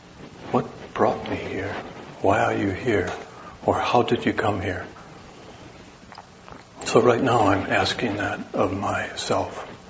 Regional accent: Wisconsin, United States; I'm from the Midwest, I'm from Wisconsin, and like Minnesota, it has many lakes, and there's lots of swimming, of course, but there's also lots of fishing. So I grew up fishing with my father and my older brother

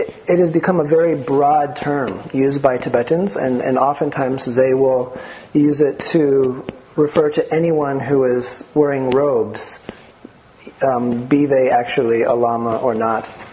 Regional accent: New Mexico, United States; also born or lived in California / Texas; I was born here in California. I grew up in New Mexico and Texas mostly. I went to school in at UC Santa Cruz.

